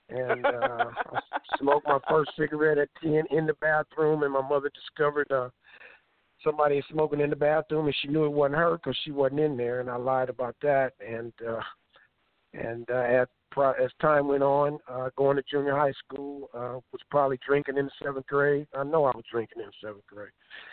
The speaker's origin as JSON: {"language": "English", "town": "Los Angeles", "region": "California", "country": "United States", "tie": "born or raised there", "said": "I'm born and raised in South Central L.A., went to the South Central schools."}